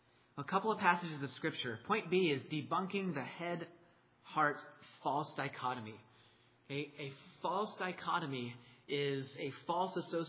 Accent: Massachusetts, United States; I'm from Massachusetts, and my sports loyalties lay there.

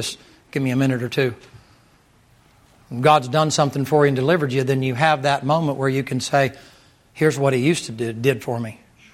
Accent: the South, United States; Self-made. Southerners bad about that. I'm a Southerner. I can talk about Southerners.

